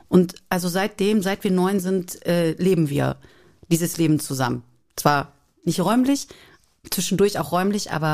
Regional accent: Cologne, North Rhine-Westphalia, Germany; Und da bist du einfach als Kölnerin auch ein bisschen versaut.

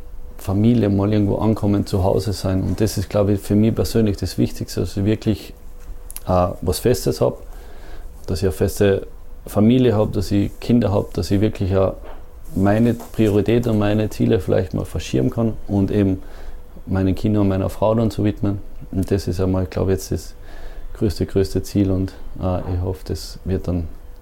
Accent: Carinthia, Austria; dass es bei uns daheim in Kärnten, obwohl wir das schönste Bundesland sind, und wirklich eigentlich alles haben

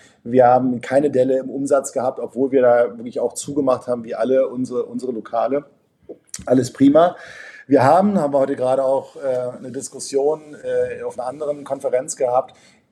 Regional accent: Berlin, Germany; in dieser Stadt, wo ich herkomme, in Berlin

